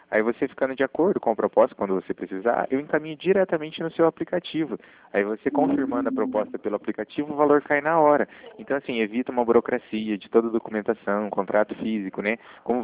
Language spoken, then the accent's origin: Portuguese; Cornélio Procópio, Paraná, Brazil; Eu sou aqui de Corneio Procópio, Regina, aqui próximo a Assis.